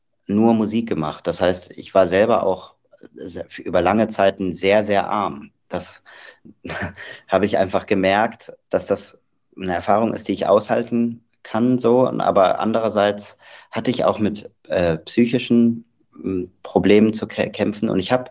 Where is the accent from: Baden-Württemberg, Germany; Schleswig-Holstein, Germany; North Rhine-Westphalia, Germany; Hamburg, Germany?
Baden-Württemberg, Germany; Tübingen; So, ich bin ja in Tübingen aufgewachsen, was ja ein extrem bürgerliches Umfeld ist.